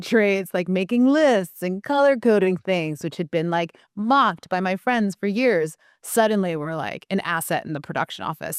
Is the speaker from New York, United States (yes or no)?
yes; Manhattan, New York, United States; I grew up in Manhattan. I grew up seeing things filming all the time on the streets of New York.